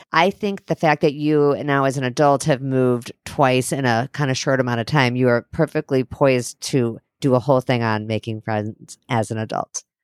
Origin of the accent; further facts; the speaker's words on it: Chicago, Illinois, United States; I'm from Chicago, but I've been in Minnesota almost my whole adult life.